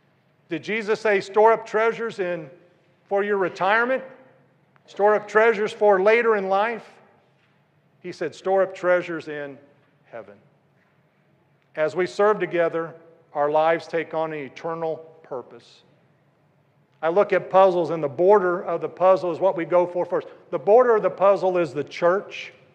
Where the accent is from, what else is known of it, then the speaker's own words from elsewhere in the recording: Kentucky, United States; Most Tuesdays, I stand on a corner in the downtown district of my hometown with a sign that says, free hugs.